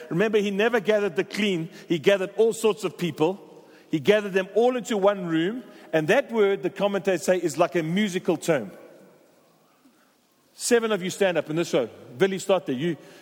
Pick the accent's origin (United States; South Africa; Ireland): South Africa; Durban, KwaZulu-Natal; I'm from Durban.